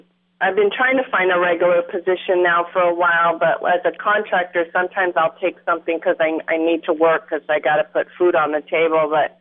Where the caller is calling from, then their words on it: Los Gatos, California, United States; I'm calling from Los Gatos.